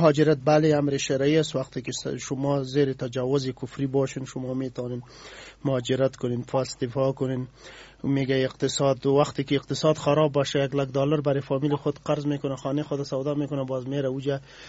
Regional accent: Afghanistan; ما همه افغان هستیم، یک ملت هستیم، مسلمان هستیم و انسان هستیم.

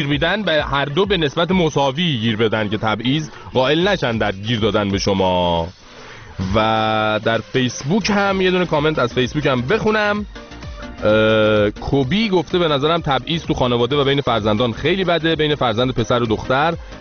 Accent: Iran; با افتخار به دانش آموزان گفتم من ایرانیم،

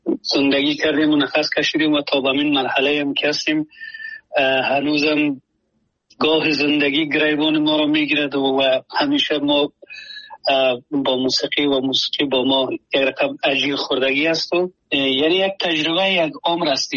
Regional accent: Afghanistan; also born or lived in Pakistan / Germany; now in United States; از 2022 از افغانستان برآمدیم و آمدیم همین گونه پاکستان، و از پاکستان آلمان، و آلمان هم یک سال و یک نیم سال اونجا بودم و مدتی کوتاه یک پنج ماه میشه که آمدم امریکا و فعلا امریکا هستم.

